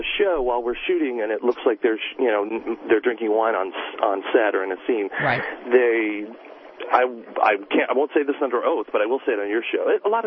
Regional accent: California, United States; I will say this. I'm from Orange County.

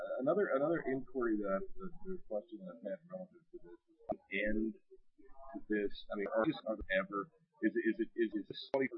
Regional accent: West Virginia, United States; They like my home state of West Virginia, are participating in the federal exchange.

